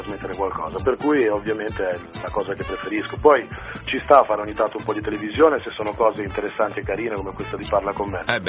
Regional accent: Varazze, Liguria, Italy; Abbiamo girato nella mia città natale, che è Varazze, qui in provincia di Savona.

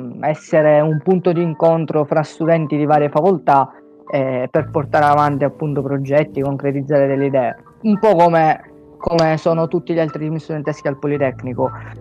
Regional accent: Catania, Sicily, Italy; accent: Catanese; sono arrivato io al Politecnico da un istituto tecnico di Catania, non so se si sente dall'accento che sono catanese.

